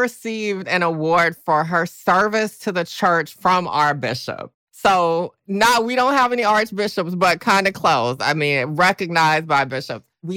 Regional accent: Augusta, Georgia, United States; So I grew up in Augusta, Georgia. Mm-hmm. And I grew up in a very Catholic, Black, traditionally Southern family.

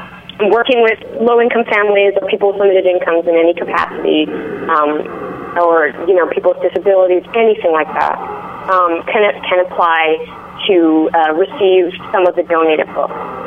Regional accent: Edmonton, Alberta, Canada; I grew up in Edmonton, Alberta, in Canada

